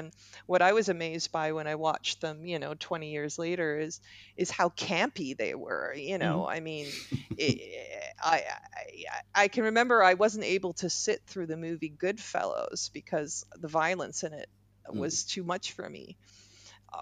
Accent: Toronto, Ontario, Canada; that was filmed right here in my hometown, Toronto, Ontario

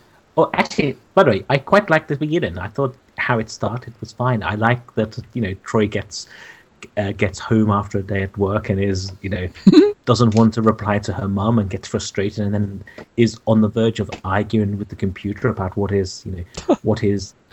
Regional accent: London, United Kingdom; from London.

